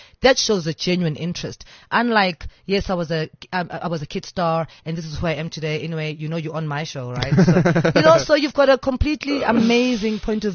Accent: Johannesburg, Gauteng, South Africa; Orlando West. You mean in my Orlando West.

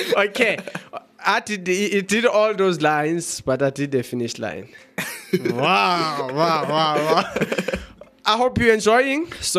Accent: Johannesburg, Gauteng, South Africa; Yeah, again, Musa … we are from Johannesburg in South Africa.

